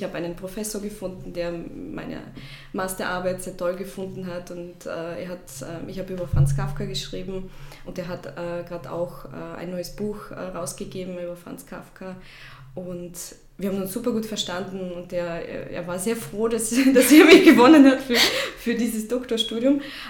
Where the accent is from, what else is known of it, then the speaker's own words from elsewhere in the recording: Russia; German is a second language; moved away as an adult; now in Austria; Ja, ich komme ursprünglich aus Russland, ich bin dort aufgewachsen und ich bin vor 8 Jahren nach Österreich gekommen.